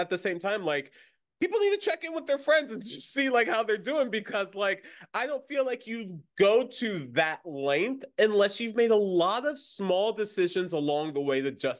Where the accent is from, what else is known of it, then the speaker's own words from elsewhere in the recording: Florida, United States; Like, I remember specifically like growing up in Florida and telling people I was half Black and half Puerto Rican